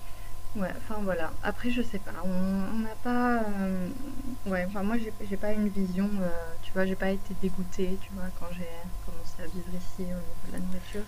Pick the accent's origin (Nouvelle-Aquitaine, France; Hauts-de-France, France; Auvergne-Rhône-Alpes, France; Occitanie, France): Nouvelle-Aquitaine, France; Bordeaux; je viens de Bordeaux, tu vois, c'est le sud-ouest